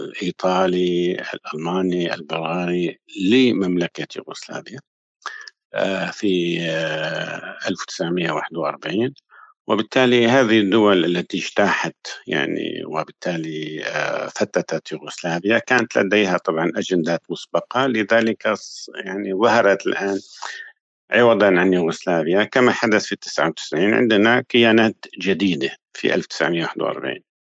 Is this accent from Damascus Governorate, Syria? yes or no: yes; Damascus, Damascus Governorate, Syria; born there; أنا ولدت في دمشق في حارة الشمال، يعني في جوار شارع بغداد